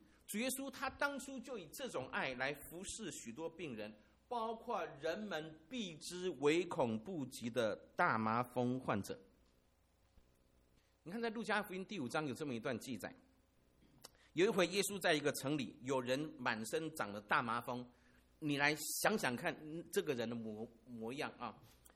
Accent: Lishan, Taichung, Taiwan; 我小时候住在台湾台中的梨山，我父亲是那边的警官

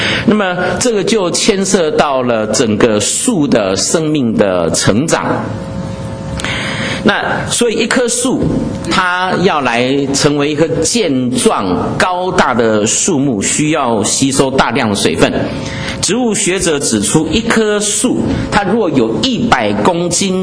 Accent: Taichung, Taiwan; 小时候在台湾台中的大甲溪支流里面的那个玩水，

